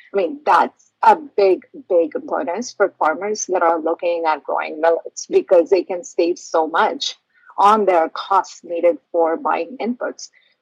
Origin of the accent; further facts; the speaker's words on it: India; I grew up in India eating millets